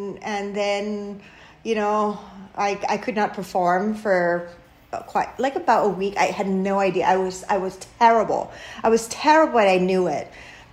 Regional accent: Thailand; English is a second language

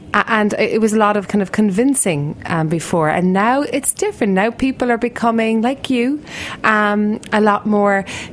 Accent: Ireland; you come to Ireland and, you know, we love being Irish.

